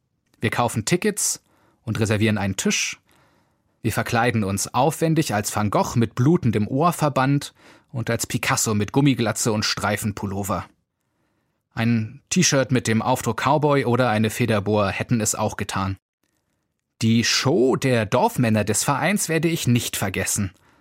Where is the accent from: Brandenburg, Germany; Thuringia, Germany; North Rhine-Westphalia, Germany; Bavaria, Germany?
Brandenburg, Germany; born there; now in Berlin, Germany; die ich mir als gebürtiger Brandenburger und deshalb eher unkarnevalistischer Mensch stelle